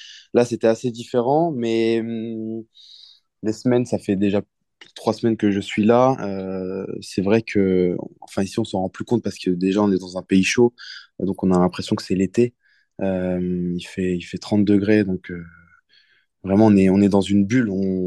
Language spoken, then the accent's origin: French; Normandy, France; J'ai grandi en France, je suis né en France, je suis né en Normandie, j'en suis fier.